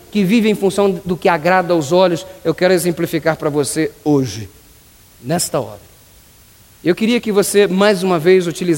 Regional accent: São João de Meriti, Rio de Janeiro, Brazil; eu vim de São João de Meriti, Baixada Fluminense, Rio de Janeiro, só Jesus. Vim de lá.

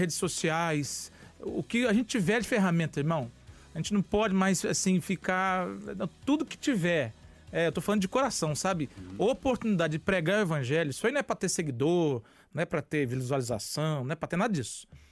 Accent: Jacareí, São Paulo, Brazil; also born or lived in Minas Gerais / Rio de Janeiro / Goiânia; Eu sou paulista aqui de Jacareí.

